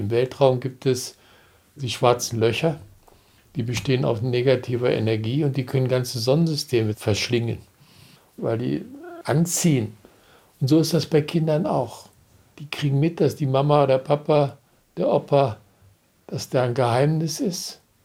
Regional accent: East Germany, Germany; born there; ich bin ja in der DDR geboren

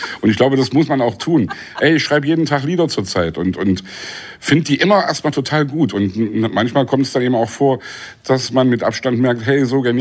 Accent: Leipzig, Saxony, Germany; Also ich komme aus dem Osten, ich bin in Leipzig groß geworden, ich habe die Montagsdemos damals miterlebt

